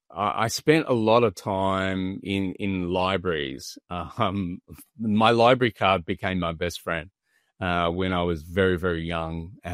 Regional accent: Melbourne, Victoria, Australia; born there; my parents were German and I was the very first child that was actually born in another country. I was born in Australia in Melbourne.

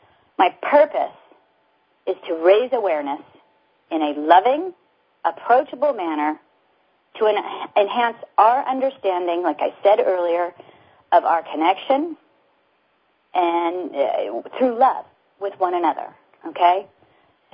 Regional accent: California, United States; I was raised in California. I had I was the California girl. Okay, I never thought I'd ever move from California.

